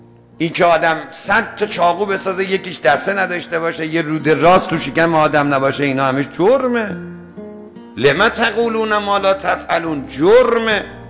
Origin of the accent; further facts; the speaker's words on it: Isfahan, Iran; اهل اصفهانم،